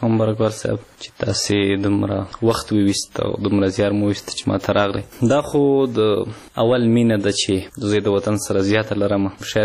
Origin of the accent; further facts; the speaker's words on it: Khyber Pakhtunkhwa, Pakistan; now in Killa Saifullah, Pakistan; د جنوبي وزیرستان اوسېدونکی یم، او فلحال دلته جنوبي پښتونخوا ته راغلی یم چې دلته په کلی سیف الله کې ژوند کوم.